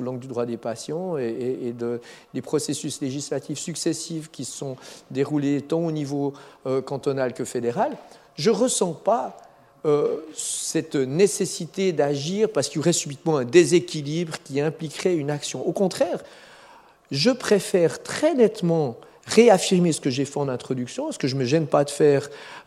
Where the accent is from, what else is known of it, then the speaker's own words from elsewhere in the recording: Belgium; Vous allez souvent en Belgique, mais moi je suis belge.